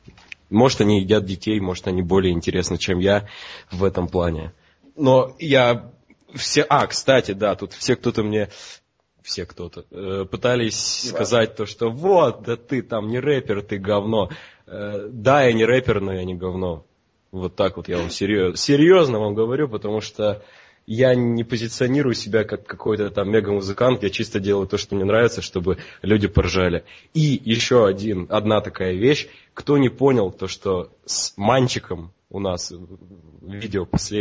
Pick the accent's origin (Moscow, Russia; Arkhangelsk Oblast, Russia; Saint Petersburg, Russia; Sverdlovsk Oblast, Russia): Sverdlovsk Oblast, Russia; Yekaterinburg; я родом с Екатеринбурга